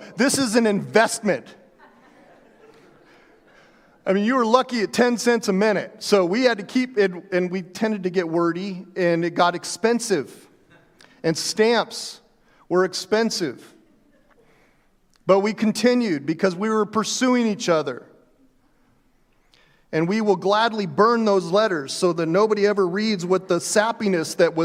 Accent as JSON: {"language": "English", "town": "Albuquerque", "region": "New Mexico", "country": "United States", "tie": "born or raised there", "said": "Because I grew up in Albuquerque and we were rival churches."}